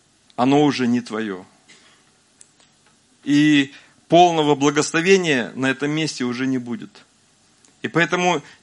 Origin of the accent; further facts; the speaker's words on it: Naberezhnye Chelny, Tatarstan, Russia; Я родился в Татарстане, и 47 лет я живу в Набережных Челнах.